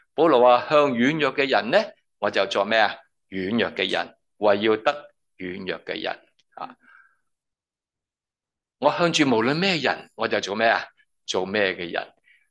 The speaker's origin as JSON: {"language": "Cantonese", "country": "Hong Kong", "said": "所以咧，我哋同啲人讲我哋喺香港嚟噶，乜都担高头话俾人听吓"}